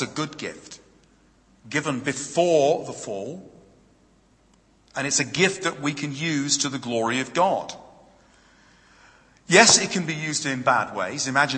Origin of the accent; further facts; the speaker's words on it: East of England, United Kingdom; I come from Hertfordshire in the south of England. I do apologize for that. I'm not northern.